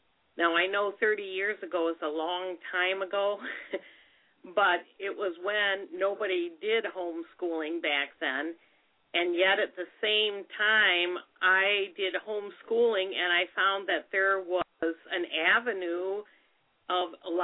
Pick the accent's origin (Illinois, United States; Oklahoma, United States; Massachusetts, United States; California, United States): Illinois, United States; Chicago; Now, for me, I was raised in the Chicagoland area in a big school system